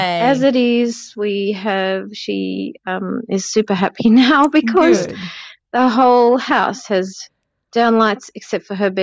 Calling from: Perth, Western Australia, Australia; I'm calling from Perth.

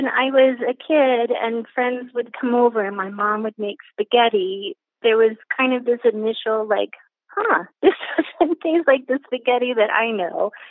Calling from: Boulder, Colorado, United States; I'm calling from Boulder, Colorado.

